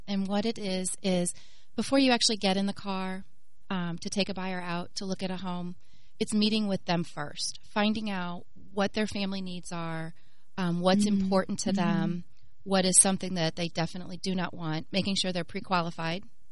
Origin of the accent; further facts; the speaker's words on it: Kirkwood, Missouri, United States; I grew up in Kirkwood. My first home was in Webster. I live in Wildwood. I've lived in Eureka.